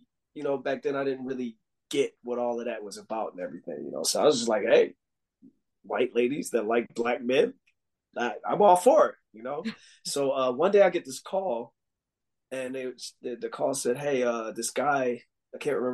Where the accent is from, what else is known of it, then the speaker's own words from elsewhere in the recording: Buffalo, New York, United States; also born or lived in Hawaii; I was living in Hawaii, and I moved back from Hawaii back to home in Buffalo, New York.